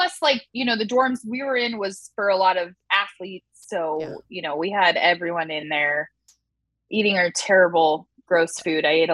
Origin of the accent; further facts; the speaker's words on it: Mission Viejo, California, United States; I mean, you guys, I grew up in Mission Viejo. It's like so whitewashed and ridiculous.